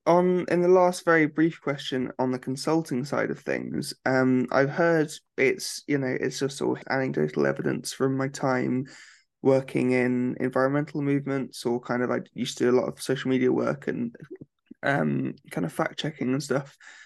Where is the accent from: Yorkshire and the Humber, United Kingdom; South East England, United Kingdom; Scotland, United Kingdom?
South East England, United Kingdom; I miss my red kites from my time growing up in Berkshire when I lived down here